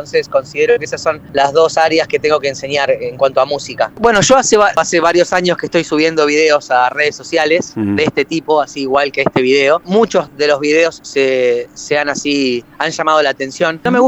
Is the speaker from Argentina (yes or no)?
yes; San Miguel, Buenos Aires Province, Argentina; Soy de San Miguel.